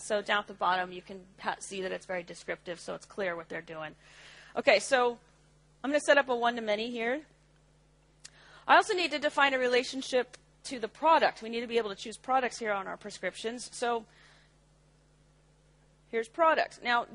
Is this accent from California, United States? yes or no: yes; San Francisco, California, United States; I'm from San Francisco, but usually we only have males and females in the world.